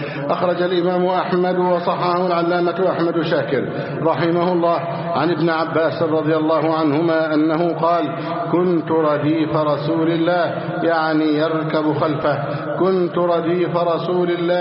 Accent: Egypt; اللهم احفظ بلدنا مصر أمنا أمانا،

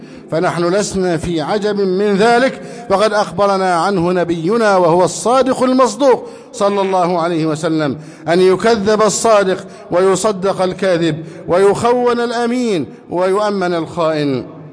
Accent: Egypt; اللهم احفظ بلدنا مصر

